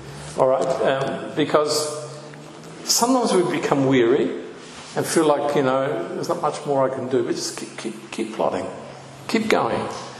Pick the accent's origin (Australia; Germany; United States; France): Australia; they were fascinated by my accent, of course. And where do you come from? Australia.